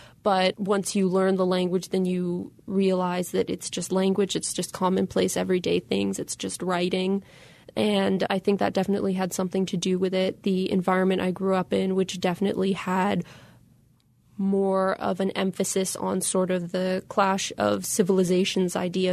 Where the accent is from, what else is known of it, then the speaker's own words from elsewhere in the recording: Washington, District of Columbia, United States; But for me, growing up in Washington, D.C., especially during that time in the early 2000s and in the wake of 9/11